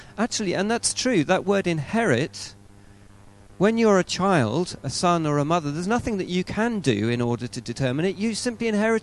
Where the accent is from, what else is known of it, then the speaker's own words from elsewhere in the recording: England, United Kingdom; And I suppose as an English person and other English people here